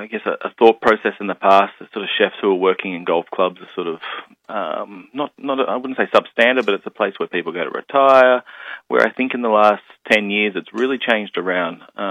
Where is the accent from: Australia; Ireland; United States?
Australia; my background is definitely more of a traditional French, even though I grew up in Australia.